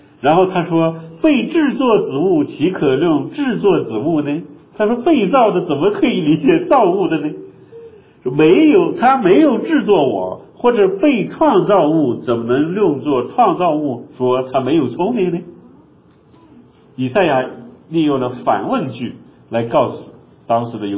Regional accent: China; 这个我们中国人很熟悉了，对吧？

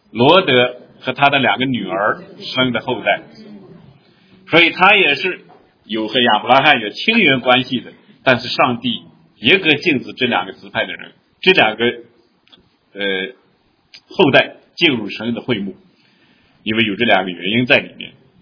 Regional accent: China; 我们中国人不会在乎

